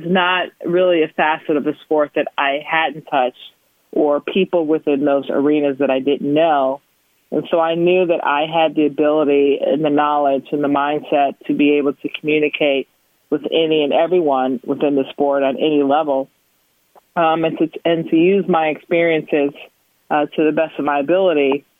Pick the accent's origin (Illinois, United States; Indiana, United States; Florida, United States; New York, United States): Illinois, United States; Chicago; I grew up in Chicago, but also one that I engaged with here, the Harlem Junior Tennis and Education Program.